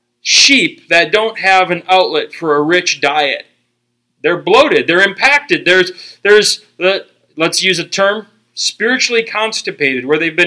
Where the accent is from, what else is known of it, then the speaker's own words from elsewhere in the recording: Ireland; I'm Irish.